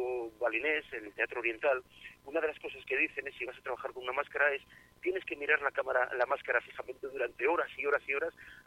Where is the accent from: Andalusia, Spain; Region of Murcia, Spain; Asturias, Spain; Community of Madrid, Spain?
Community of Madrid, Spain; Madrid; moved away as an adult; now in Salazar, Spain; yo soy de Madrid y viví en Madrid hasta los 30 y tantos años. Estudié allí en la Escuela en Madrid y luego la compañía comenzó en Madrid. Pero en el año 92 nos fuimos a vivir a un pueblo que se llama Salazar, está en el norte de Burgos